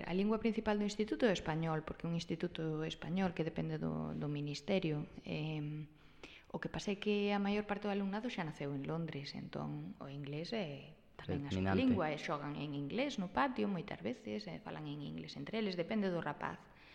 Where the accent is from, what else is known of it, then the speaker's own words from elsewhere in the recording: Galicia, Spain; now in London, United Kingdom; que os galegos éramos os que emigrábamos e había unha comunidade galega moi forte